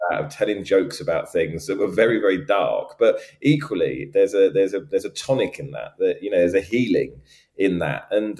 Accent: Ireland; Like, I'm Irish as well, but I've got a British passport

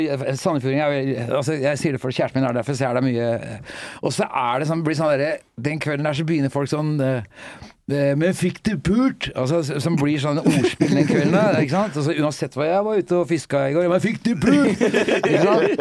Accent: Oslo, Norway; Jeg er fra Oslo, okay. Grünerløkka.

